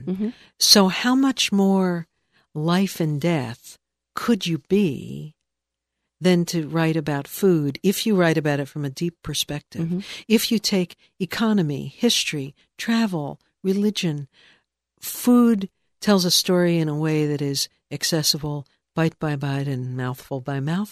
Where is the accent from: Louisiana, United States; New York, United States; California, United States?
New York, United States; But also because I grew up in New York, and as I say, my parents were writers.